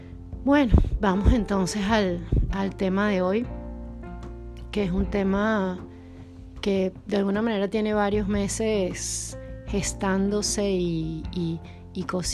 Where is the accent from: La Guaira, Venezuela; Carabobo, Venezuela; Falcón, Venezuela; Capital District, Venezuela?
Capital District, Venezuela; Caracas; now in Porto, Portugal; grabo este podcast desde Oporto, en Portugal, pero soy de Caracas.